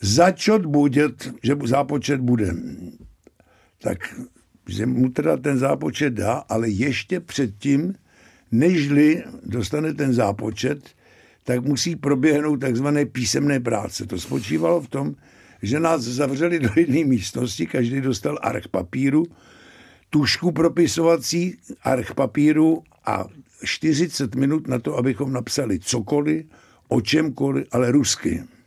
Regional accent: Prague, Czechia; já jsem se s Luďkem Sobotou seznámil od malička, protože jsme oba ze Žižkova

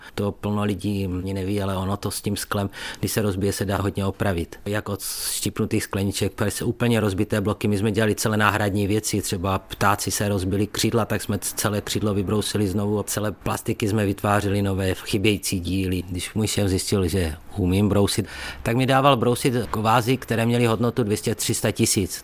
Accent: Zlín Region, Czechia; also born or lived in United States; že pocházím z Valašska, tak to věděla celá škola

